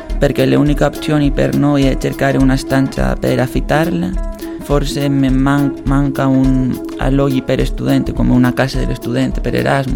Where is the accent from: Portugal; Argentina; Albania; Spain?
Spain; Oviedo, Asturias; Italian is a second language; now in Cagliari, Italy; Della Spagna. La città si chiama Oviedo, la regione di Asturias, al nord della Spagna.